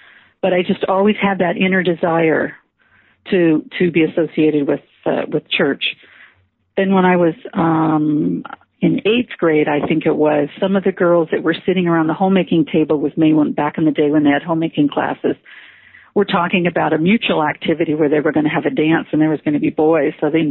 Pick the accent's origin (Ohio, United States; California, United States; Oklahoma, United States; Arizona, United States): California, United States; also born or lived in Salt Lake City, United States; now in Las Vegas, United States; Well, I first went from Southern California when my husband died to Salt Lake to take a nursing refresher course so I could get back in the workforce.